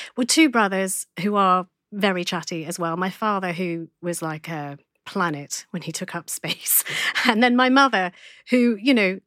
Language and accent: English; East of England, United Kingdom; I was born in Essex. I'm an Essex guy. I was born in London.